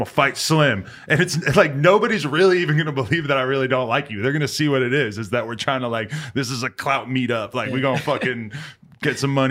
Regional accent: New Hampshire, United States; now in Los Angeles, United States; I'm like, I'm from New Hampshire. I feel like that in LA every day.

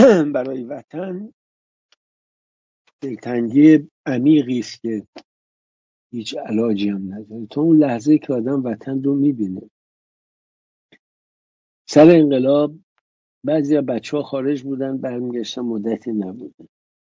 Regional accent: Iran; moved away; حالا مال ما 3-4 سال بود، تازه تابستونش هم میمدیم ایران میرم. ولی اونایی که نبود، ببینید من 40 سال از وطنم دور، 40 سال با تصویرها

